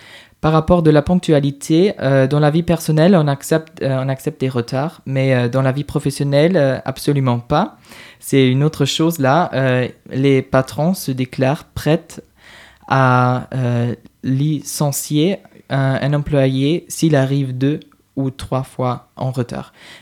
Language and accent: French; Germany; French is a second language; Et personnellement, moi, je n'aime pas vraiment les saucisses. Et je suis allemand.